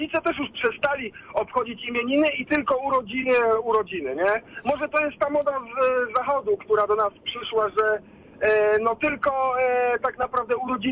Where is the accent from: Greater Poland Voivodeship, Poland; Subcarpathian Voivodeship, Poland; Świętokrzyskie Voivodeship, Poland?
Greater Poland Voivodeship, Poland; jestem z młodego pokolenia i generalnie pochodzę tutaj z poznańskiego.